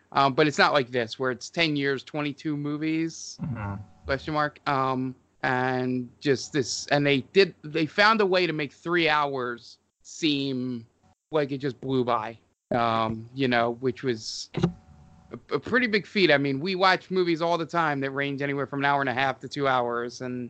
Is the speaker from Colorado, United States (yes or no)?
no; Philadelphia, Pennsylvania, United States; since going to a movie theater to watch being a Philadelphian